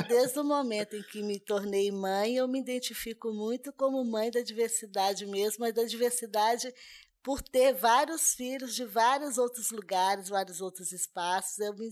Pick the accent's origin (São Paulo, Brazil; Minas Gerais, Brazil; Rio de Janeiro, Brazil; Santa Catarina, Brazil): Minas Gerais, Brazil; Belo Horizonte; Sou do Quilombo Manso, aqui de Belo Horizonte, Minas Gerais.